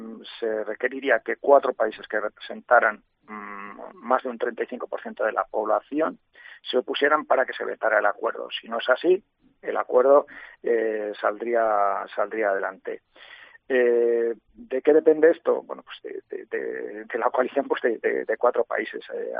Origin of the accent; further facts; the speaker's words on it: Castile and León, Spain; En sentido contrario, pues, como castellano-leoneses también